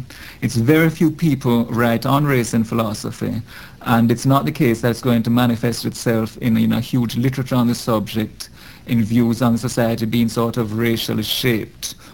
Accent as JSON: {"language": "English", "country": "Jamaica", "moved": "yes", "lives_now": "United States", "said": "Well, as people will soon be able to tell from my accent, I'm not a Native American. I'm originally from Jamaica, now U.S. citizen, so I'm a Jamaican American. I came to this country in 1987"}